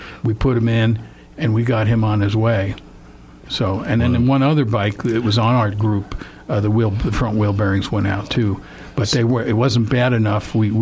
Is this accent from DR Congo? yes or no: no; United States; But they were more curious about us as an American, and people were actually asking me for autographs.